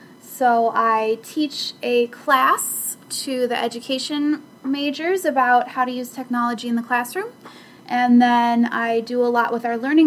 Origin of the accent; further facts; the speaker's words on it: Colorado, United States; You know, I grew up in Colorado, where I will say the weather is a little nicer, but I've been in the Midwest long enough to be able to deal with it.